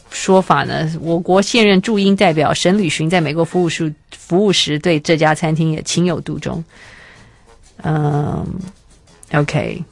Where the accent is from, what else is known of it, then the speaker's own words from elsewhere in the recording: Taiwan; 这我们台湾人完全不知道这件事情